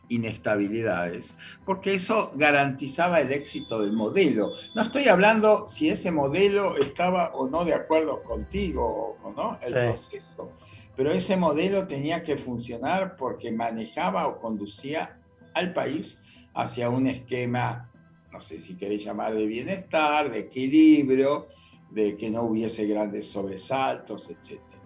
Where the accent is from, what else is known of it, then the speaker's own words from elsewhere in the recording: Argentina; moved away; como argentino sentimental de vivir en el exterior